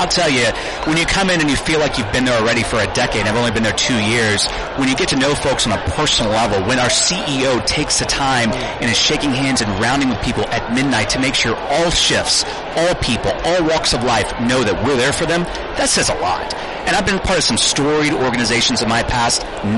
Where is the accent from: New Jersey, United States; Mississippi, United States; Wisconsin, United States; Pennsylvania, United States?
Mississippi, United States; Jackson; No, I'm from Jackson, Mississippi, actually.